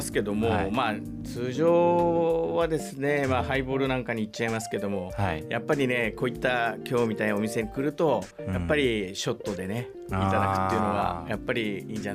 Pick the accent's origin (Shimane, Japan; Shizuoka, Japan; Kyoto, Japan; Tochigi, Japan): Tochigi, Japan; moved away as an adult; also born or lived in Tokyo; そうですね、はい、栃木、高校まで栃木にいまして、それから東京の方でずっと仕事をしておりました